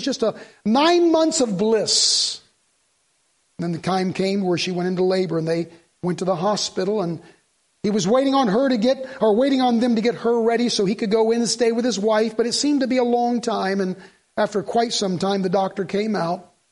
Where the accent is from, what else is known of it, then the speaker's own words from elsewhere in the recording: Reading, United States; when I grew up in Reading.